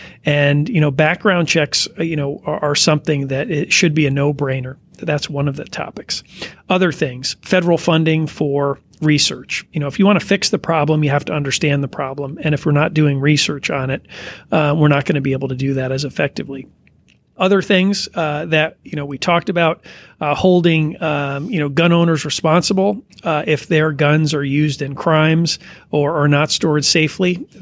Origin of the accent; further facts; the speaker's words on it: Connecticut, United States; So I grew up in Connecticut, and first exposure to firearms was in Boy Scout camp when I was about 12 years old